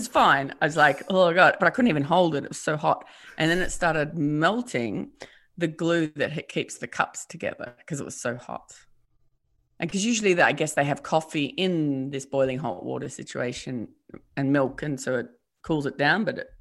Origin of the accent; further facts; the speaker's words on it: Tasmania, Australia; the other half knew that I'm from Tasmania, not Africa.